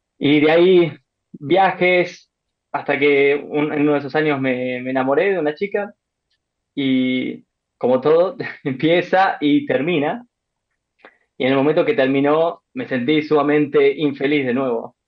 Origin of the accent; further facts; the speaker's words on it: Tilcara, Jujuy, Argentina; me volví al norte, de donde soy oriundo, a Tilcara, es un pueblito